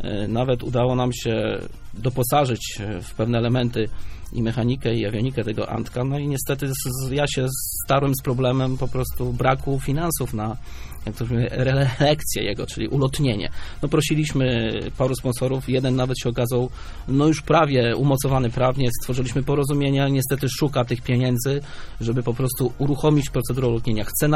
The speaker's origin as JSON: {"language": "Polish", "town": "Oleśnica", "region": "Lower Silesian Voivodeship", "country": "Poland", "tie": "born or raised there", "said": "bo ja jestem z Dolnego Śląska, i naprawdę wiem, jaki już jest odzew środowiska. Mam też moich znajomych z mojego miasta rodzinnego, czyli z Oleśnicy."}